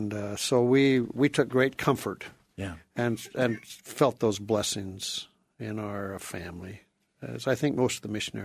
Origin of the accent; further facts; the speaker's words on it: Dillon, Montana, United States; also born or lived in California / Washington / Idaho / Texas; now in Utah, United States; We grew up in Dillon, Montana.